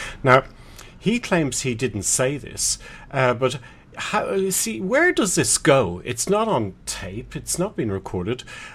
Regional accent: Ireland; now in Australia; I'm from Ireland. I don't know if that matters or not. We both live in Australia.

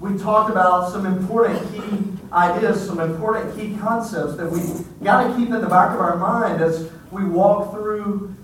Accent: Georgia, United States; many of you know that I am from the great state of Georgia. Everybody say amen, right?

